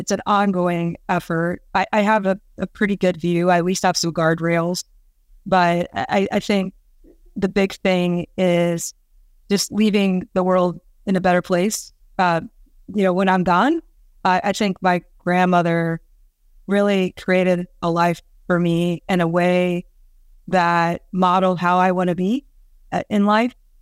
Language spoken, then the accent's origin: English; Iowa, United States; So I grew up in Iowa. That's why I grew up in Iowa.